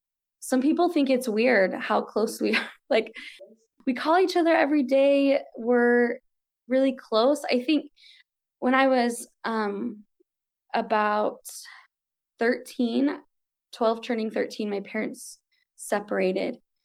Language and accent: English; Las Vegas, Nevada, United States; now in Idaho, United States; I grew up in Vegas area. My family is from the Fort Peck Indian Reservation in Montana.